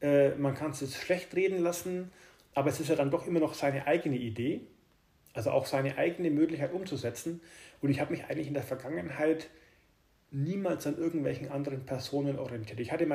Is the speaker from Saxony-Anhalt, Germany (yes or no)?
no; Bavaria, Germany; also born or lived in Nuremberg; Ich bin ja ursprünglich in Nürnberg geboren, habe dann in einem relativ kleinen Dorf aufwachsen dürfen, in der Nähe vom Altmühlsee, Brombachsee, also ein relativ kleines Dorf mit 80 Leuten oder 80 Einwohnern.